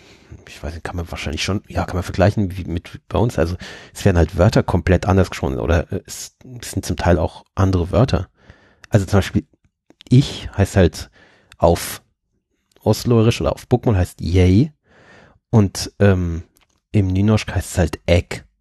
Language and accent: German; Norway; das ist ja ein bisschen anders als bei uns in Norwegen. Da ist es ja schick, Dialekt zu sprechen.